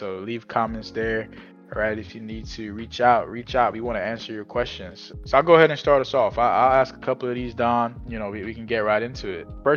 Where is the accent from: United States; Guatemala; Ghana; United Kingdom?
United Kingdom; England; Soccer, and it's my home country, football.